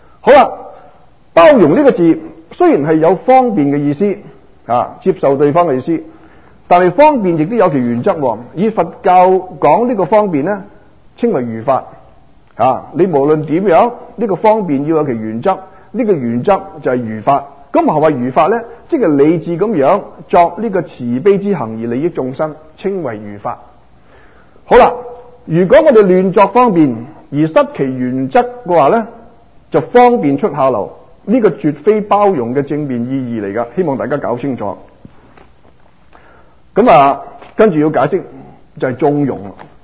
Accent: Guangdong, China; 如果以我们广东人俗语讲

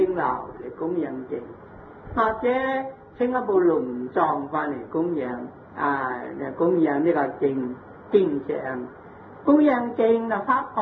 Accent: China; 呢个塔咧，我哋中国人个塔咧，就跟住妙法莲华经啊，七个塔。

